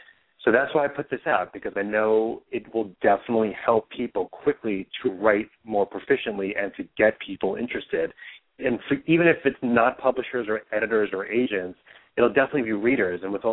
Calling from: New York, United States; I am in New York in my sister's house, standing looking at the dog sleep.

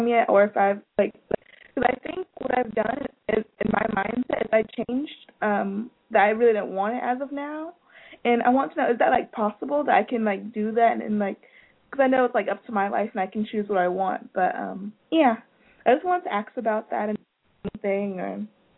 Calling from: Florida, United States; I'm from Florida.

